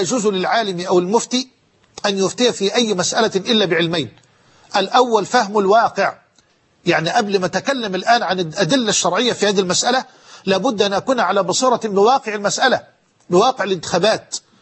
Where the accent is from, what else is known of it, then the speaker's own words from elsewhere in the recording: Egypt; وقد حان الآن يعني عندنا في مصر الاستعداد يعني لصلاة المغرب